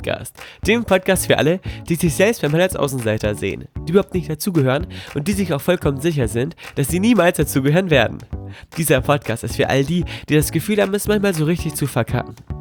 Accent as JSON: {"language": "German", "town": "Melle", "region": "Lower Saxony", "country": "Germany", "tie": "born or raised there", "lives_now": "Gifhorn, Germany", "said": "bin ich in Melle, in Melle bei Osnabrück. Dort ist meine Heimatstadt, hier bin ich quasi groß geworden. Und jetzt bin ich mal wieder aus Gifhorn hierher gekommen."}